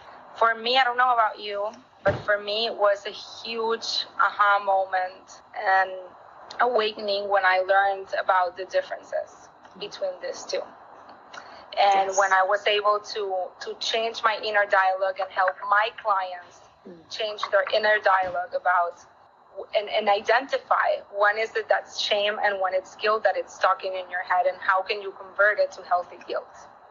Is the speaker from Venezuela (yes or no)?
yes; Venezuela; I'm from Venezuela.